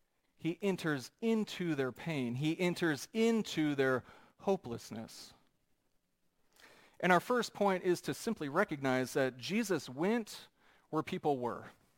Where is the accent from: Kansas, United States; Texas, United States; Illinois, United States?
Kansas, United States; Wathena; If I were to say, I am from Wathena, Kansas, show of hands, would anybody have any idea what that is?